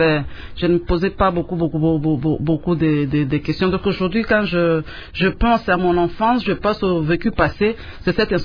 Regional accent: Boma, Kongo Central, DR Congo; born there; Je suis née dans le Bas-Congo, précisément à Boma, le 29 novembre d'une certaine année.

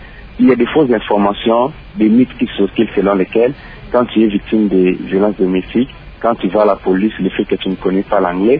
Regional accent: DR Congo; moved away; j'ai quitté la République démocratique du Congo pour des raisons de formation

